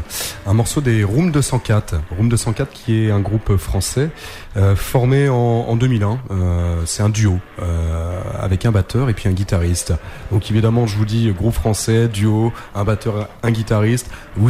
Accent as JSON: {"language": "French", "region": "Grand Est", "country": "France", "said": "Exactement. Mais les Vosges."}